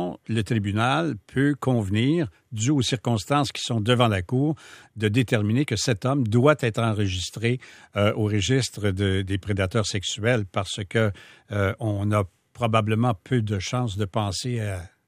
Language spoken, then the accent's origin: French; Quebec, Canada; la protection de la langue et du fait français chez nous au Québec.